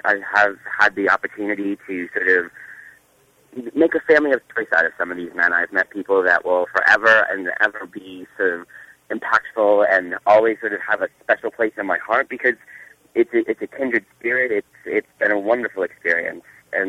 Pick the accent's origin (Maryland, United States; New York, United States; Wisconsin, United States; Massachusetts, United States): Massachusetts, United States; Boston; I had been living in Western Massachusetts for 6 years, and I was moving back to I grew up in the Boston area, and I was sort of moving back home